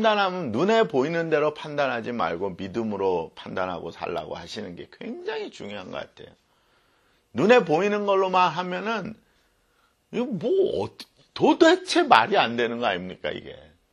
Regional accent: South Korea; 이게 제가 한국에서 그 어릴 때 자라날 때 그 소리 많이 들었어요.

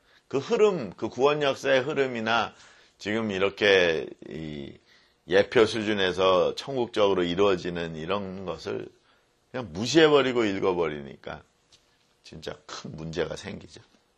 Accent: South Korea; 나는 한국인인데, 뭐야 나는?

